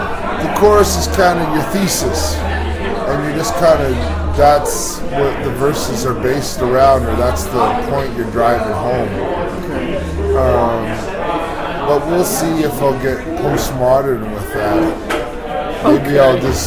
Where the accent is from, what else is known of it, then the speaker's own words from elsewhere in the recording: Portland, Ontario, Canada; Yeah, I'm from rural Ontario. I'm from a little town on Highway 15 in between Kingston and Smith Falls.